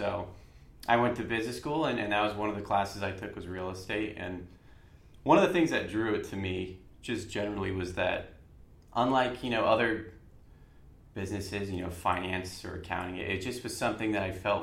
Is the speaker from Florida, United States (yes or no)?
no; Colorado, United States; So I'm from Colorado, so obviously nature is a huge part of my background.